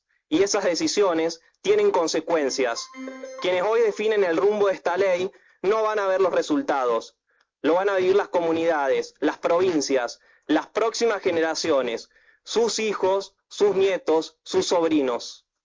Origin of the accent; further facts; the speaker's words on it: Córdoba, Argentina; DNI 41-593-772. Vengo de la provincia de Córdoba. Presido la ONG Acción Ambiental y soy activista desde los 12 años. Tengo 26.